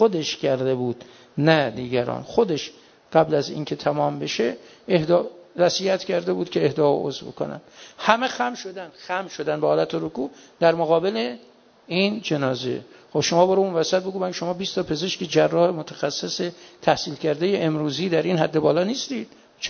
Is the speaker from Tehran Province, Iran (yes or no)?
no; Mashhad, Razavi Khorasan, Iran; بابا من بچه مشهدم، ها؟